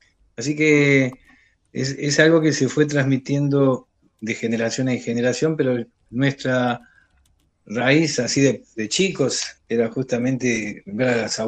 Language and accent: Spanish; Pompeya, Buenos Aires, Argentina; una de mis abuelas de Pompeya, no la Virgen de Pompeya, porque somos de ahí